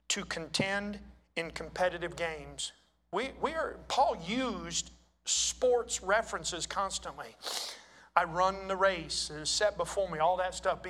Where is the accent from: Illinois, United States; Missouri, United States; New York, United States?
New York, United States; But there was a span of my life that I grew up on a dairy farm in upstate New York.